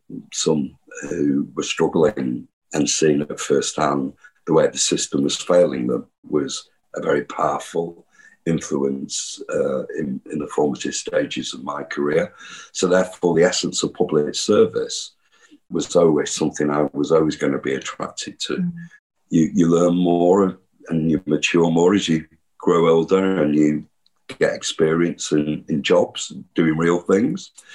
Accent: Cheetham Hill, North West England, United Kingdom; I grew up in Cheetham Hill, as you said at the start.

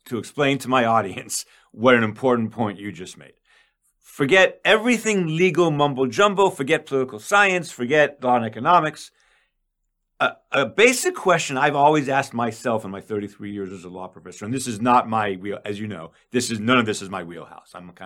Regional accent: Canada; now in United States; As a Canadian, I can tell you, Canada does not want to attack America. Former Canadian.

